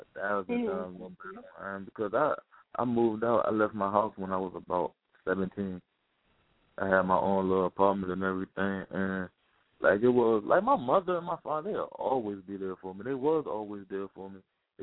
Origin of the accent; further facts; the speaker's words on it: New York City, New York, United States; also born or lived in Richmond, Virginia; Yeah, I'm from, I was born in Harlem, New York, but I was back and forth from the Bronx to Richmond, Virginia.